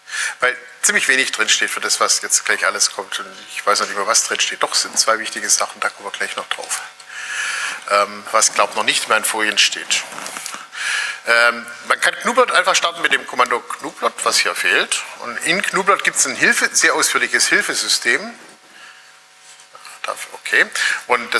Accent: Tübingen, Baden-Württemberg, Germany; bei uns in Tübingen gab es 3 Gymnasien

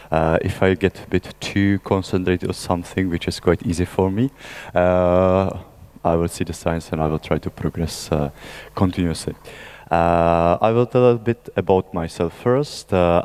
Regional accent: Czechia; English is a second language; moved away; I am from Czech Republic originally, but I don't live in my country of origin for more than 13 or 14 years. I kind of come and visit. I have been living in many different parts of the world

